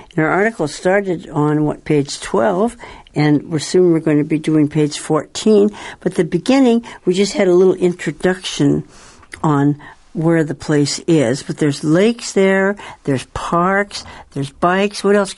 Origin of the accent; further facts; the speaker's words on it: Washington, United States; I lived on a very small farm when I was growing up near Seattle, only 5 acres.